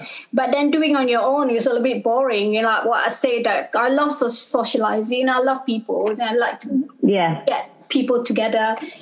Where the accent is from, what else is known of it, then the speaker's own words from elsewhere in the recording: Malaysia; now in London, United Kingdom; I'm from Malaysia. I came from Malaysia about 15 years ago, so I've been living here for quite some times, and I just moved to London about a few years ago